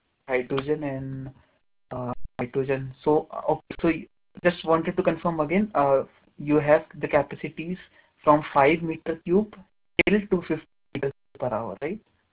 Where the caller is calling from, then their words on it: India; I'm calling from India.